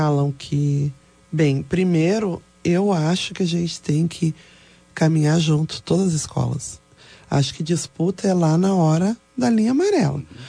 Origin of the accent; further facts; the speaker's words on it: Rio Grande do Sul, Brazil; A gente só faltou cantar, ah, eu sou gaúcho!